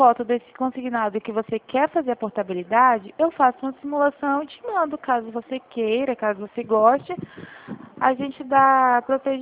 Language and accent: Portuguese; Campo Grande, Mato Grosso do Sul, Brazil; Eu sou aqui de Campo Grande.